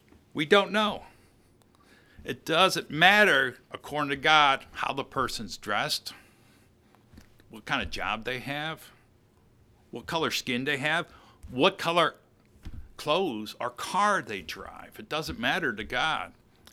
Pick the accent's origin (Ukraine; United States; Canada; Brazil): United States; Chicago, Illinois; And I'm a northerner from Chicago in a southern Walmart in Louisiana, okay?